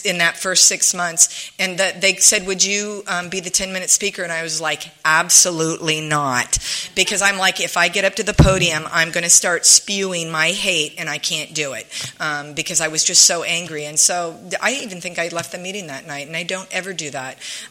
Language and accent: English; San Diego, California, United States; born there; So I was born in San Diego.